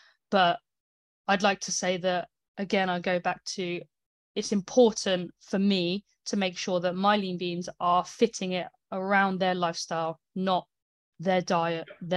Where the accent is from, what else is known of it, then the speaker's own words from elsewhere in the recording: United Kingdom; I'm British. I'll take any sun I can get.